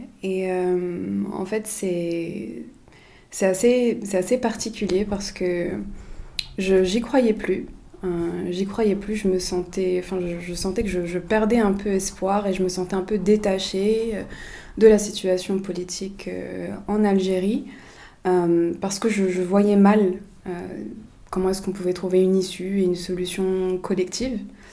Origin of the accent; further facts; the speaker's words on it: France; Je suis une femme, j'ai grandi en banlieue, je suis française. J'ai décidé d'être algérienne, d'avoir la nationalité algérienne à 25 ans. Je suis donc binationale.